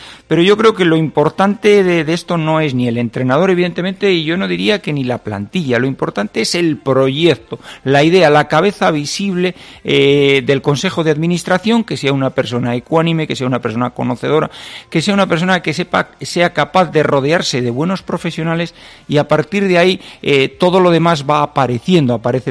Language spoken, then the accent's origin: Spanish; Castile and León, Spain; yo, como castellano